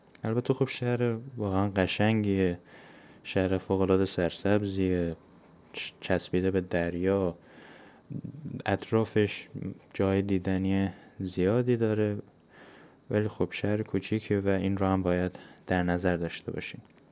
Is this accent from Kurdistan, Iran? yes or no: no; Lahijan, Gilan, Iran; برای خود من که از لاهیجان میام، از خود لاهیجان تا خود دانشکده مثلا 1 ساعت راهه